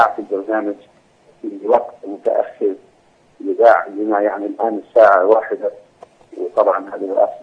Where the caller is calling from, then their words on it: Bahrain; وانا متابع ليه من البحرين.